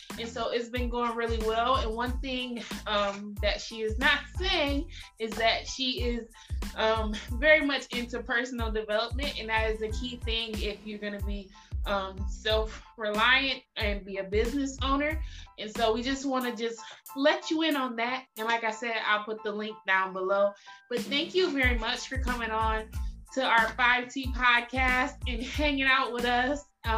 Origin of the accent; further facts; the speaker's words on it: Albion, Michigan, United States; from Albion, Michigan.